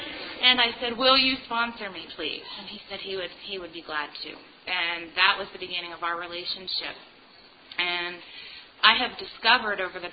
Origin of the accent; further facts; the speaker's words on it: Indiana, United States; I'm an addict from Indiana.